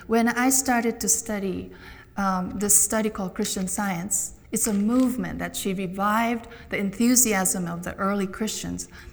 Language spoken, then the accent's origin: English; Japan; I'm from Japan. I have a background in Buddhism and Shintoism, and we like to think metaphysically, spiritually, but not belonging to a certain institution.